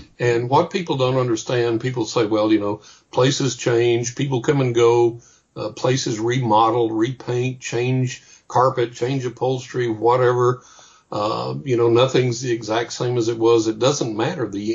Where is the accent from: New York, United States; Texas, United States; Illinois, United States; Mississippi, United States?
Texas, United States; I was raised in West Texas, and at the time, if I'm walking into the grocery store